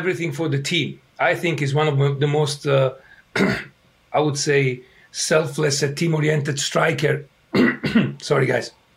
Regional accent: Italy; accent: Italian; English is a second language; it's my path started, as you can tell from my accent, in Italy.

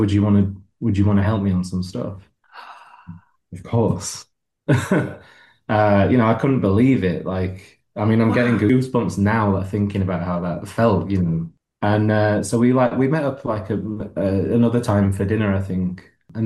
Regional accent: Yorkshire and the Humber, United Kingdom; now in Los Angeles, United States; I grew up in Yorkshire

